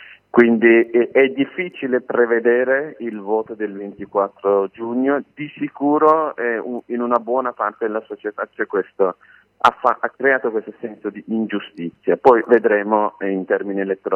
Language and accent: Italian; Istanbul, Turkey; Italian is a second language; Io mi ricordo quando ero piccolo, nel Salone del Libro di Istanbul